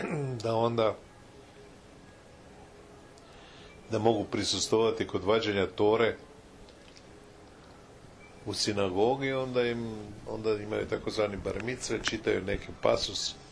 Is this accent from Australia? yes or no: no; Čakovec, Međimurje County, Croatia; I ja sam išao u tu partizansku gimnaziju, a došao sam iz Čakovca u Zagreb.